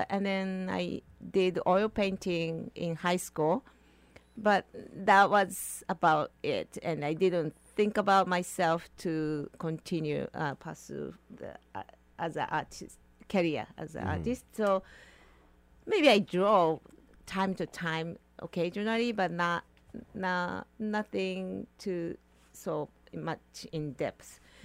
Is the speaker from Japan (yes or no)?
yes; Japan; English is a second language; moved away as an adult; now in Haines, United States; I'm resident in Haines since 2002. I moved from Japan with my family … two sons, Kai and Mori.